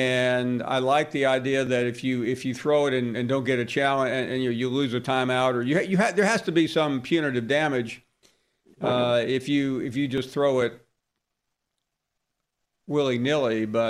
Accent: Tennessee, United States; I grew up in Tennessee and went to Tennessee

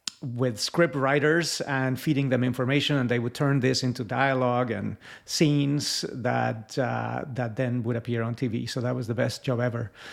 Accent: Mexico City, Mexico; English is a second language; So I grew up in Mexico City

